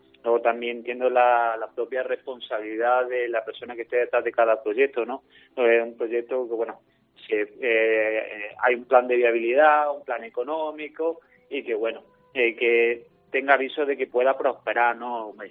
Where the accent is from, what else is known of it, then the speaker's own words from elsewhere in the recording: Jaén, Andalusia, Spain; Yo soy natural de Jaén Capital y la verdad que tuve la suerte y el privilegio de poder estudiar aquí en mi ciudad.